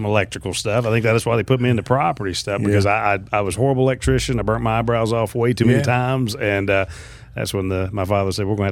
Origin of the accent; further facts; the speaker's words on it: Lexington, Kentucky, United States; From Lexington. I was born kind of on the east end. Originally I was born right off Southland Drive. And then when I was 4 years old, the folks moved out to Haley Road.